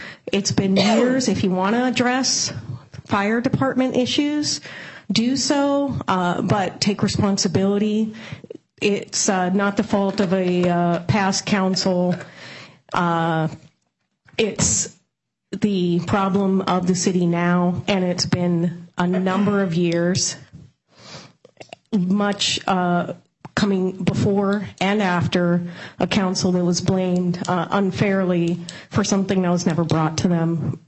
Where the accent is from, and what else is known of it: Black Diamond, Washington, United States; born or raised there; now in Bellevue, United States